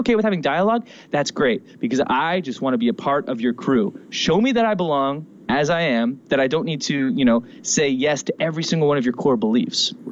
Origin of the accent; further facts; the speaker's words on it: Canada; Not saying we are discounting those things, especially as a Canadian.